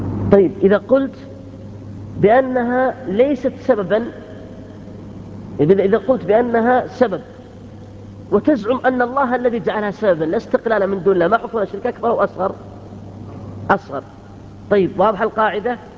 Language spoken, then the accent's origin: Arabic; Riyadh, Riyadh Province, Saudi Arabia; طيب الآن أنا أذكر خرج عندنا بالرياض قبل 10 سنوات تقريبا